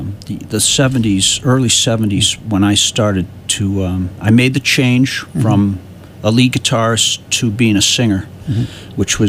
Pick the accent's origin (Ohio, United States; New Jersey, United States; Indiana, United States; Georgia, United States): Ohio, United States; Yellow Springs; born there; I was born in Ohio, Yellow Springs, Ohio. My parents were in college at Antioch College